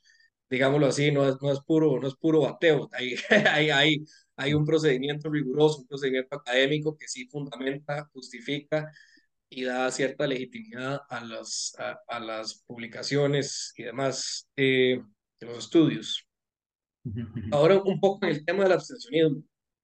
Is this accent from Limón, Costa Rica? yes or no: no; Alajuela, Costa Rica; como en Costa Rica, por ejemplo, en Alajuela, decimos Melcochón, para el ejemplo, yo soy de Alajuela.